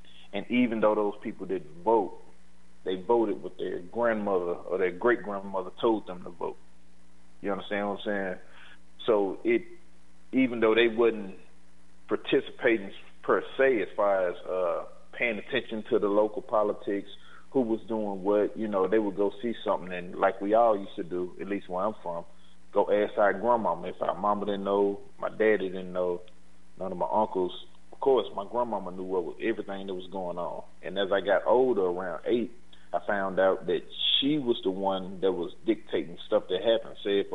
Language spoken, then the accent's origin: English; Chattanooga, Tennessee, United States; Now, smaller section where I grew up here in Chattanooga, Tennessee, my grandmother was the person that dictated the politics.